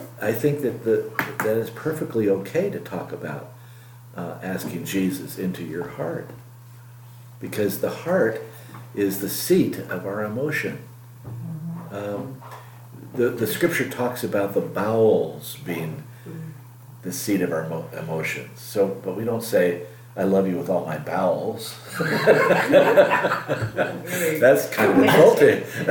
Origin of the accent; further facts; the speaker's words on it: Salt Lake City, Utah, United States; People would always ask you when you said I'm from Salt Lake, are you Mormon?